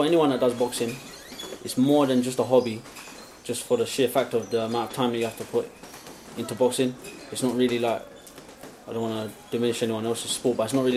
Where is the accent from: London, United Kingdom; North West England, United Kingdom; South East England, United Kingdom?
London, United Kingdom; Newham; I'm from Newham, East London.